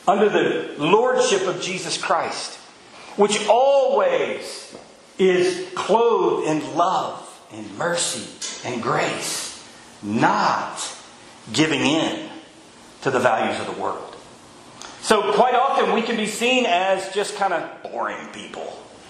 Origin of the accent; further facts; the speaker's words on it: Deep South, United States; I grew up in the Deep South, and you just don't do that.